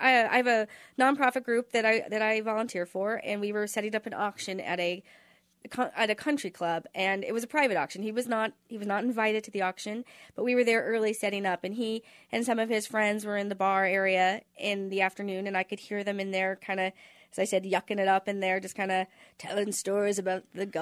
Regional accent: Kansas, United States; I mean, they know I'm from Kansas.

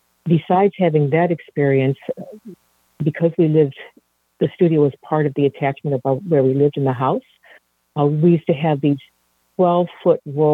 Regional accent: Chicago, Illinois, United States; I grew up in Chicago. I love Chicago. It's like my hometown.

